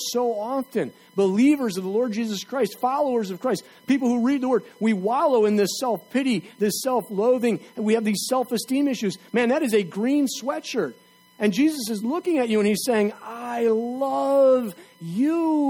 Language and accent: English; United States; I mean, yes, I love being an American.